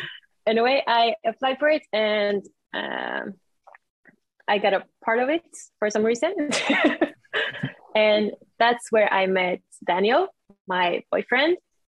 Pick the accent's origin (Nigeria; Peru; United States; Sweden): Sweden; English is a second language; I'm from Sweden. I'm a calisthenics athlete. I work with social media and also personal training, both online and like here in Stockholm, Sweden.